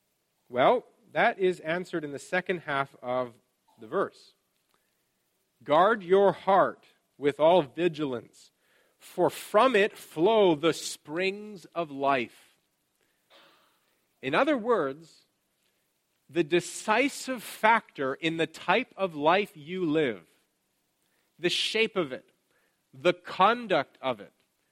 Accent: Canada; I'm a Canadian, I got to be careful saying this

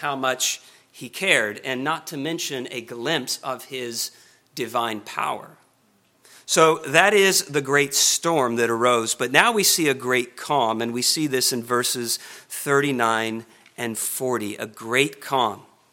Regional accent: Oklahoma, United States; I grew up in Oklahoma in what some people call Tornado Alley.

